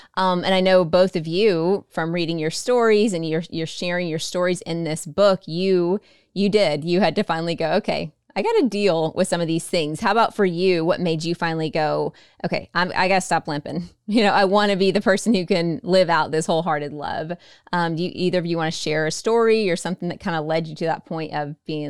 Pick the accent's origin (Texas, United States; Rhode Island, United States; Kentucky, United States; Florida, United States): Texas, United States; and yes, I'm a Texan. I say y'all, sorry about that.